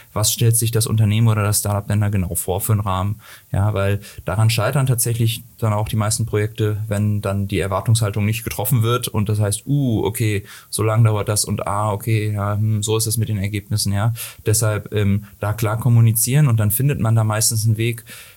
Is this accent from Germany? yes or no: yes; Hamburg, Germany; moved away as an adult